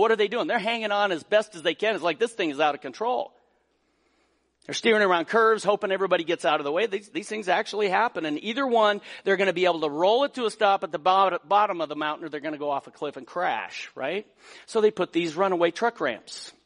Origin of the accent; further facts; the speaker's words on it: Colorado, United States; Growing up in Colorado, I was very familiar with truck ramps.